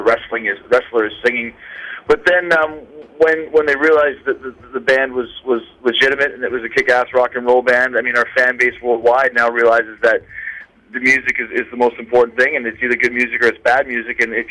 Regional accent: Winnipeg, Manitoba, Canada; growing up in Winnipeg, Canada, there wasn't a lot of options for music.

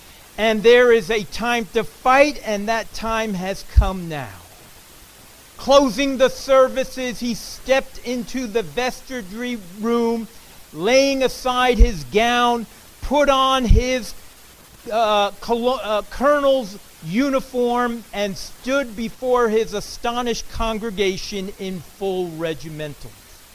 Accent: Caldwell, New Jersey, United States; because I grew up in Caldwell, New Jersey. North Caldwell, named for his sake.

